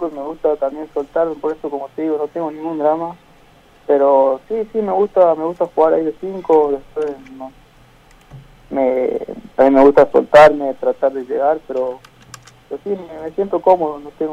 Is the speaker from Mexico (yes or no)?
no; Jujuy, Argentina; salimos de acá, somos de acá de Jujuy